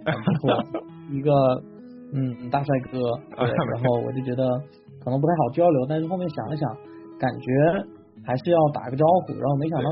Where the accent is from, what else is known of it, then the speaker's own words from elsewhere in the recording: Xiamen, Fujian, China; now in Seattle, United States; 然后我来自中国福建厦门